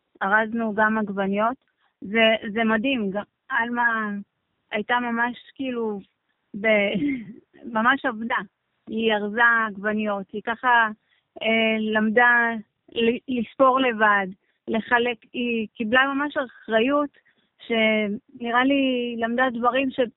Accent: Nahariya, Northern District, Israel; אבי הוא מנתיב השיירה. זה מושב בצפון, כן, ליד נהריה. ואני מנהריה.

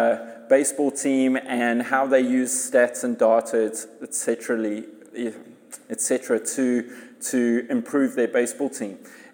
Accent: South Africa; which for us as South African is like doubly the worst

